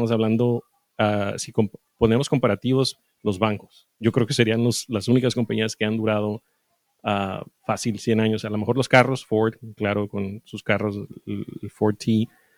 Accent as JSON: {"language": "Spanish", "country": "Mexico", "tie": "born or raised there", "said": "yo crecí en México, sí, vivo allá, lo que quieran, nací allá, pero crecí en México y yo nunca conocí en mis 30 y, bueno, 27 años que estuve viviendo aquí antes de que, no, 30 años antes de que me cambiara para allá"}